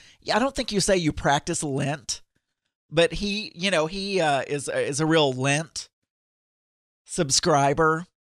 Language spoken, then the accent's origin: English; United States; being an American and us not eating rice a lot, I didn't really know how to make rice.